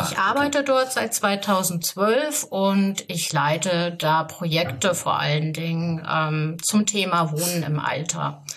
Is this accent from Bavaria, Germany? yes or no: no; Offenbach, Hesse, Germany; now in Gersfeld, Germany; Genau, ich bin gebürtig aus Gersfeld. Ich wohne da auch. Ich bin zwar in Offenbach groß geworden, aber seit 2012